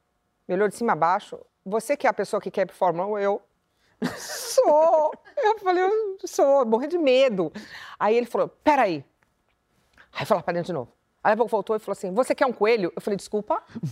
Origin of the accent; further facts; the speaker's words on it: Brazil; Porque acho que a gente é brasileiro, sei lá, quer entender do coelho, né?